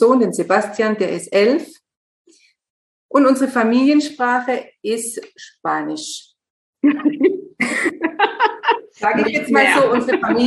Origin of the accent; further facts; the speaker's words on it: Germany; now in Argentina; Ich bin Deutsche und ich lebe seit ungefähr 13 Jahren. Bin jetzt im 14. Jahr. Lebe ich in Argentinien in der Nähe von Córdoba. Das ist in der Mitte vom Land. Das ist eine Kleinstadt mit 22.000 Einwohnern ungefähr.